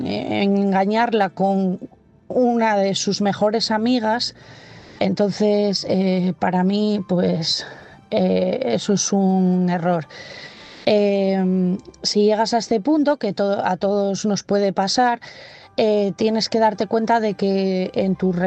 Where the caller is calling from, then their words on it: Asturias, Spain; de Asturias